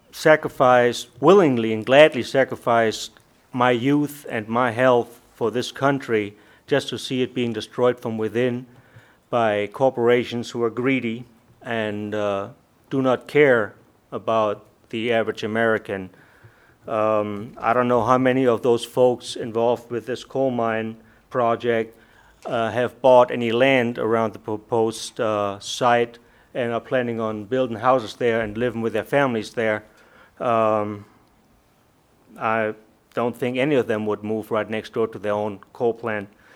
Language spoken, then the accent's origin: English; Germany; moved away as an adult; now in North Dakota, United States; I was born and raised in Germany. I came here 24 years ago. Made the United States my home.